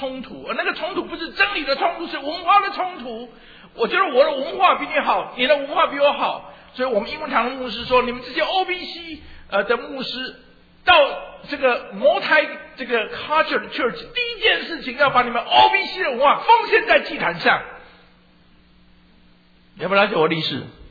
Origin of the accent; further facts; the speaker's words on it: Taiwan; 还有我从台湾来的，你看背景都不一样。